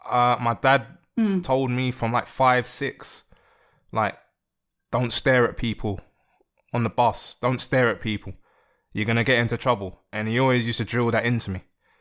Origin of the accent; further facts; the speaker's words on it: London, United Kingdom; now in Spain; There was fear growing up in London. There was a lot of fear. And I'm in Spain at the moment. I'm living in Spain and I don't have that same fear.